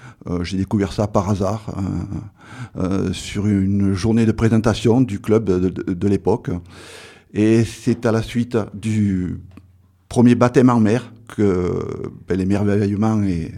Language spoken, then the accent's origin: French; Provence-Alpes-Côte d'Azur, France; Je suis né dans les Alpes de Haute-Provence et j'ai toujours vécu et travaillé dans les Alpes de Haute-Provence.